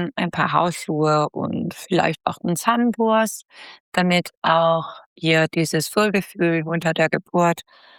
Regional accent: Italy; now in Germany; Ich komme ursprünglich aus Italien, deswegen rede ich auch Italienisch.

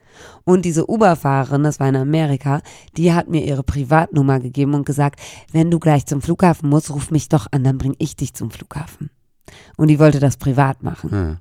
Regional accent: Cologne, North Rhine-Westphalia, Germany; Also schlimmer kann es ja nicht werden für eine Kölnerin.

